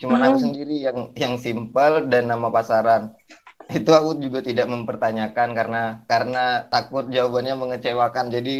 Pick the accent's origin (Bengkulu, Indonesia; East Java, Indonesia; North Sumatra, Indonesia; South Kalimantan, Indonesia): Bengkulu, Indonesia; moved away as an adult; Terus ya aku lahir dan besar di Bengkulu, akhirnya kuliah ke Jawa